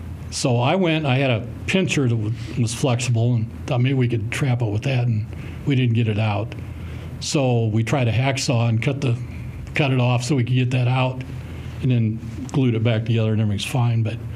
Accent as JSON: {"language": "English", "region": "Iowa", "country": "United States", "tie": "born or raised there", "said": "Growing up in Iowa, for the 8 years I was there, there was a Made Right just about in every town around me where I lived."}